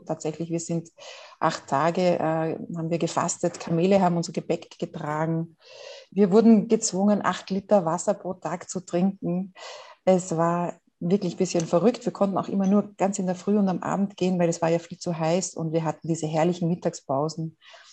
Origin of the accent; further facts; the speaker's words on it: Austria; und das fand ich so als Österreicherin ein bisschen, ja, warum muss ich dafür nach Deutschland fahren?